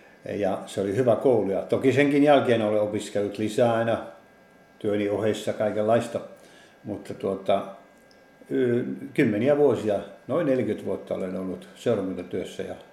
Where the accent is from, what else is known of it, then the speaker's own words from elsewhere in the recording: Pori, Satakunta, Finland; born there; olen syntynyt kyllä Porissa, mutta se on oikeastaan vain syntymäpaikka. Sen jälkeen sitten perheenä, siis puhun vanhemmistani ja siskoista ja veljistäni, niin asuimme eri paikkakunnilla, aika monella eri paikkakunnalla